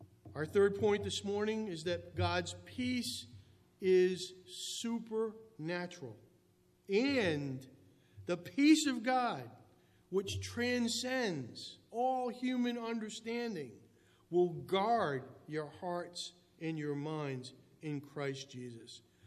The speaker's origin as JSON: {"language": "English", "town": "Cranston", "region": "Rhode Island", "country": "United States", "tie": "born or raised there", "said": "Here I grew up in Cranston, and I'd written the Australian government."}